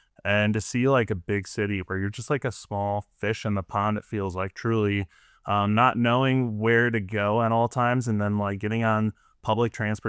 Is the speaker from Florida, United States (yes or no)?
no; Toledo, Ohio, United States; So I've always born and raised in Toledo, Sylvania. Went to elementary at Maplewood or Highland, and Maplewood got redistricted.